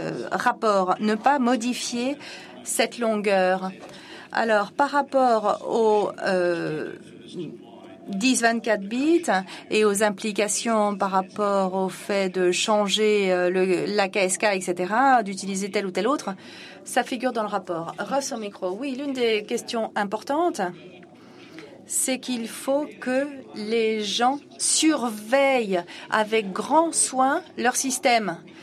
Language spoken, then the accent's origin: French; Saudi Arabia; je suis d'Arabie Saoudite.